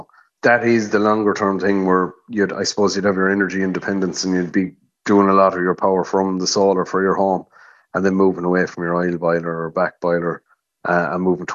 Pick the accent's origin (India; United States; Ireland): Ireland; Galway, Connacht; I'm from Galway myself